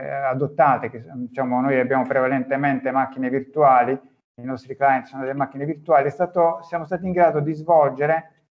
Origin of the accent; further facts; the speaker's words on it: Apulia, Italy; Sono pugliese.